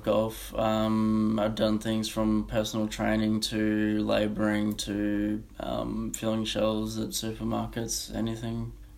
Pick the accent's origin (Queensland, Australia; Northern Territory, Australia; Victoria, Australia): Queensland, Australia; Originally coming from Queensland, I'd finished high school